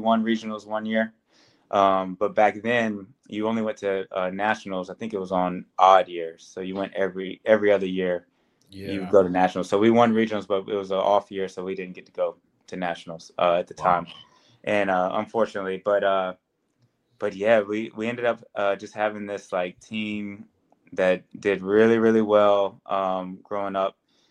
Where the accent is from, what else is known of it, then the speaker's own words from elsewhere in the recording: North Carolina, United States; Growing up in North Carolina, there weren't many of us. Every team that I played on, I was the only African American to be on the team.